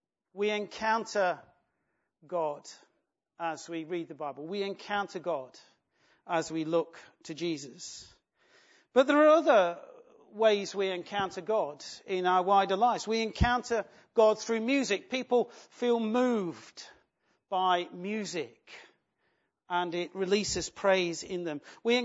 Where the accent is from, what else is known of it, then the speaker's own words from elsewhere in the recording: East Midlands, United Kingdom; I'm actually from somewhere much worse than that. I'm from the East Midlands. I come from Nottinghamshire.